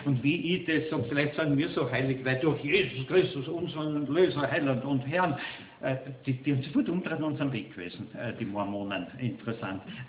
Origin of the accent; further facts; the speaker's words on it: Austria; Aber wenn wir jetzt als Österreicher ja, mit 5 Punkten Vorsprung führen in der Tabelle